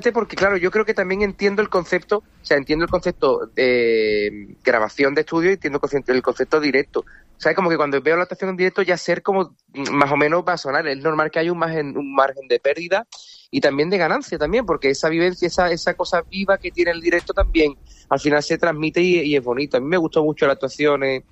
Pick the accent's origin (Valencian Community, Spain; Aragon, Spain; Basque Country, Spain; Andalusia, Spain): Andalusia, Spain; Cádiz; yo soy muy sinvergüenza, soy muy de Cádiz, como quien dice